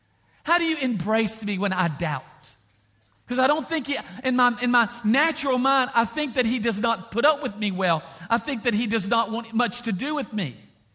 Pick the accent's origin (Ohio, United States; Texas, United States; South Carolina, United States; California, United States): Texas, United States; We love you. We're from Texas.